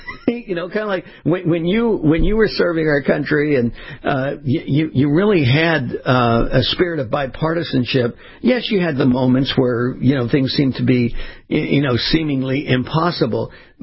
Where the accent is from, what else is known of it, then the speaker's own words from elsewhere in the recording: West Coast, United States; You know, and I grew up on the West Coast, and I was in the water a lot, and there on the beaches.